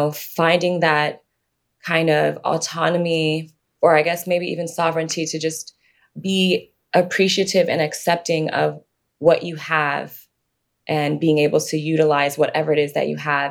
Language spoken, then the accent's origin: English; New York, United States; But a lot of it, as a New Yorker, I know this fast pace sometimes has me confused